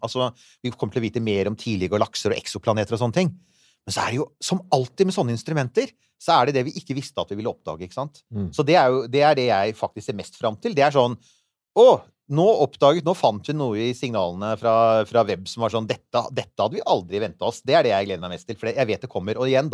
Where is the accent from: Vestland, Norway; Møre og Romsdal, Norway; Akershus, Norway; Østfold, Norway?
Akershus, Norway; Bærum; Jeg vokste opp ute på Rykken i Bærum, og det var ikke så bebygd rundt der da jeg vokste opp